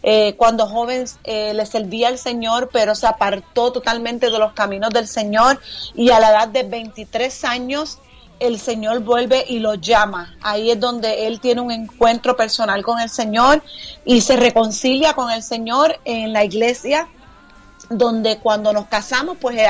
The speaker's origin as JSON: {"language": "Spanish", "country": "Puerto Rico", "moved": "as an adult", "lives_now": "United States", "said": "tuve que hacer esa transición de mudarme de mi isla de Puerto Rico, 27 años en Puerto Rico viviendo, y ya llevo 15 años acá."}